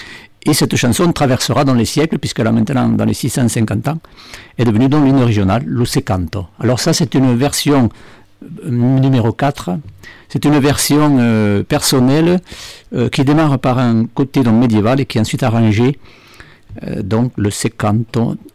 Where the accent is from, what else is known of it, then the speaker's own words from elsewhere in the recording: Goutz, Occitanie, France; moi je suis originaire du Gers, dans le milieu de la Gascogne, petit village de Goutz, un village visigothique